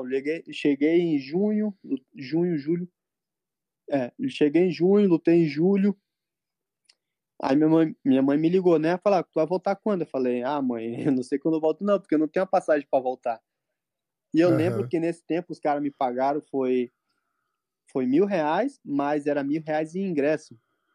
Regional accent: Manaus, Amazonas, Brazil; moved away; eu saí de Manaus com R$ 100.

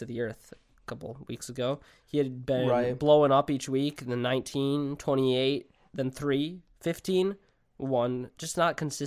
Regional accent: Kentucky, United States; Yeah, we're from Kentucky, so we know the name since he played at UK

